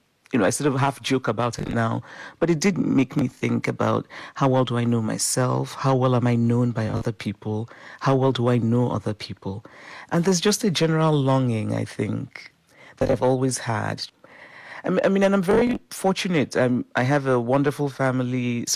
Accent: Nigeria; She's from Guinea, I'm Nigerian, she's Muslim, I'm Christian

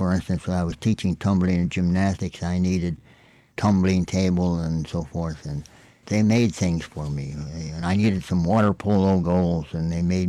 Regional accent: Pennsylvania, United States; moved away as an adult; That was in the mountains of Pennsylvania.

